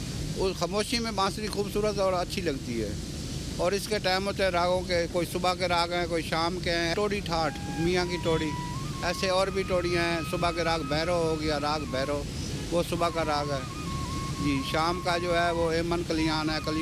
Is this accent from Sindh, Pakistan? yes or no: no; Jhang, Punjab, Pakistan; اور میرا تعلق جنگ سے ہے، حق باؤ کی نگری سے۔